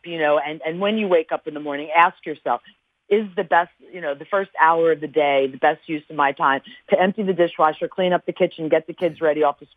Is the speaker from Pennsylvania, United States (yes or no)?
yes; Philadelphia, Pennsylvania, United States; I'm 100% Italian. I'm from Philly, and I was born under the sign of Taurus.